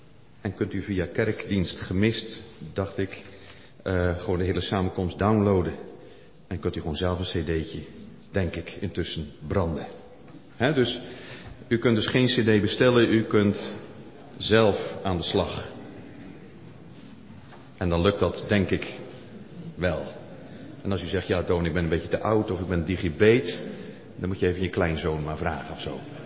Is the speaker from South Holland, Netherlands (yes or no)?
yes; Middelharnis, South Holland, Netherlands; born there; dominee Procé uit Middelharnis, mijn geboorteplaats.